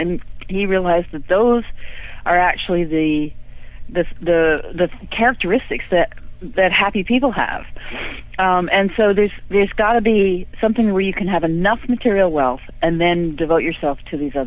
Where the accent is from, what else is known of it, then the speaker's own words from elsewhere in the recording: Long Island, New York, United States; also born or lived in Seattle; moved here 4 years ago. I lived in Seattle for a long time, and I lived in many western states, and I grew up on Long Island.